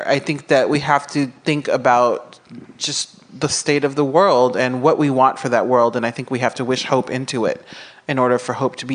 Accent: Nebraska, United States; I'm from the Midwest. I was born in Nebraska. I've lived in the Midwest for about 30 of my 42 years.

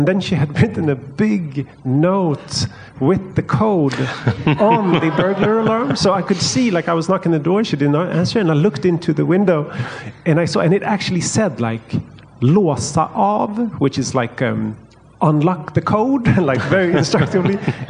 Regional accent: Stockholm, Stockholm County, Sweden; English is a second language; You know, we in Stockholm, my hometown, every space is linked to economics.

